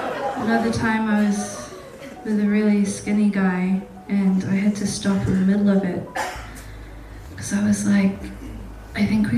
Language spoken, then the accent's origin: English; New Zealand; just because I've been brought up as a Kiwi.